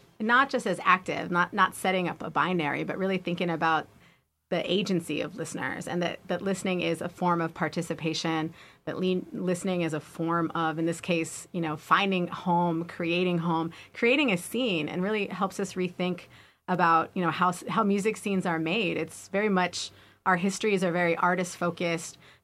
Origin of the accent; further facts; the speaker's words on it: Riverside, California, United States; Marlene Rios Hernandez, who is at University of California, Riverside in musicology, my hometown.